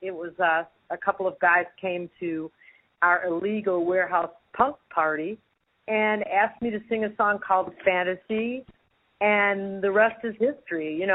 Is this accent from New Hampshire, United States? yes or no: no; Chicago, Illinois, United States; also born or lived in Paris / New York; Yep. I grew up in Chicago. And I love it there. I'm here right now.